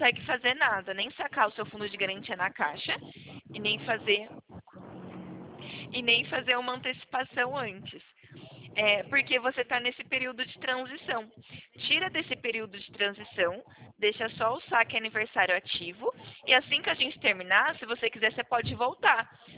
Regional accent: São Carlos, São Paulo, Brazil; Sou de São Carlos.

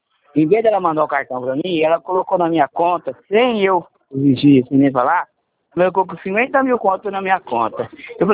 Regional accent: Ribeirão Preto, São Paulo, Brazil; Eu sou daqui de Ribeirão, Campinas.

